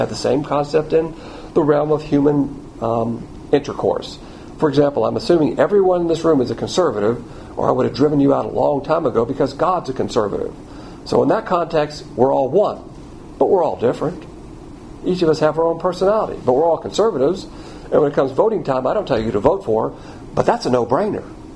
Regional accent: the South, United States; And as a Southerner, I know all about lost causes.

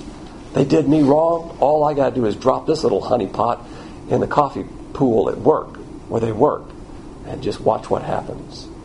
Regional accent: the South, United States; And as a Southerner, I know all about lost causes.

